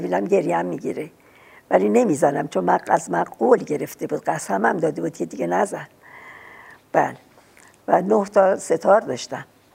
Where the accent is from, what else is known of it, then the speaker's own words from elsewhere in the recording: Shemiran, Tehran Province, Iran; من منزلمون شمرون بود. من از کلاس اولی که خوندم در شمرون، پدرم اومدن توی خیابون نادری در تهران، اونجا یه منزلی اونجا خریدن